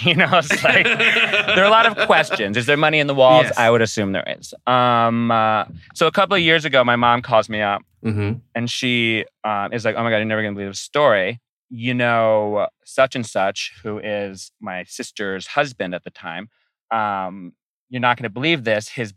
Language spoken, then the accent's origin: English; Rhode Island, United States; So I'm from Rhode Island.